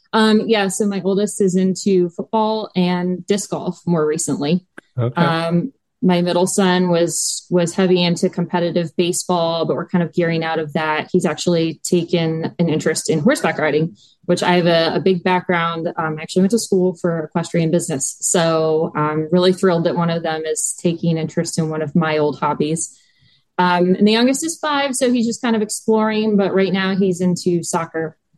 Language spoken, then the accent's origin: English; Baltimore, Maryland, United States; It was just kind of a love that I had growing up in Baltimore. We were kind of in the suburbs of Baltimore.